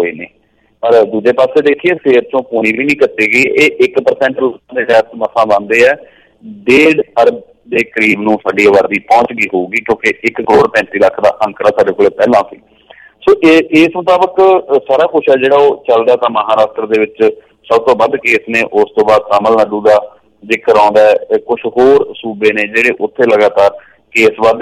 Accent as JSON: {"language": "Punjabi", "region": "Punjab", "country": "India", "said": "corona ਦਾ ਨਥਾਣਾ ਤੁਸੀਂ ਮੇਰੇ ਜ਼ਿਲ੍ਹੇ ਦੀ ਗੱਲ ਕੀਤੀ ਹੈ ਸਾਡੇ ਪਿੰਡਾਂ ਦੀ ਗੱਲ ਕੀਤੀ ਹੈ"}